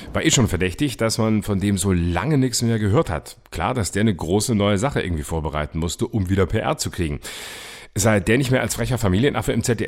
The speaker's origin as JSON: {"language": "German", "region": "Baden-Württemberg", "country": "Germany", "also_born_or_lived": "Freiburg", "said": "Und deshalb sage ich als Süddeutscher aus Baden-Württemberg, der viele Jahre in Freiburg gelebt hat"}